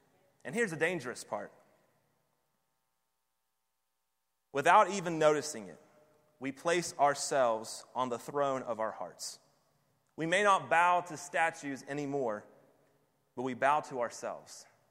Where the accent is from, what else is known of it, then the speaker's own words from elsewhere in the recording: Bridgeport, Connecticut, United States; It must be because I'm from Bridgeport